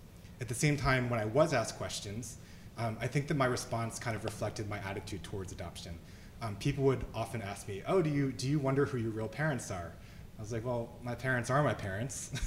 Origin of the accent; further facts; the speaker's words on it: New York, United States; also born or lived in Korea; I was adopted from Korea in the early 80s. I was part of sort of the first big wave of Korean adoptees. My parents are white, and I was adopted into a very small rural town in upstate New York.